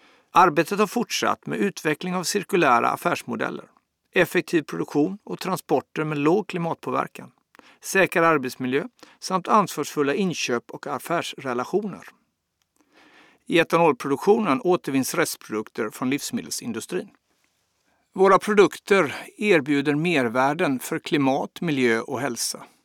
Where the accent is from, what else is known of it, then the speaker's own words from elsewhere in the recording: Gothenburg, Västra Götaland County, Sweden; och jag är chef för Divisionen Energi och jag är från Göteborg.